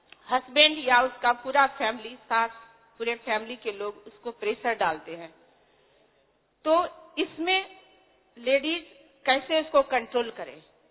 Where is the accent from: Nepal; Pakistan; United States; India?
Nepal; नेपाल से आई हूँ।